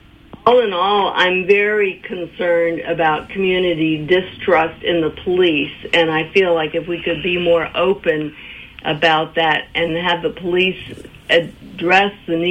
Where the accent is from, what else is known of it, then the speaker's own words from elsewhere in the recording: Virginia, United States; I grew up in Northern Virginia, but I studied and I worked all over the state.